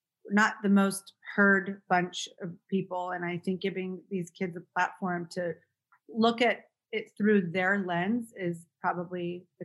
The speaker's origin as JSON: {"language": "English", "town": "West Hollywood", "region": "California", "country": "United States", "tie": "born or raised there", "said": "I'm born and raised in West Hollywood, so I'm from LA, and I did not think I would ever be a producer"}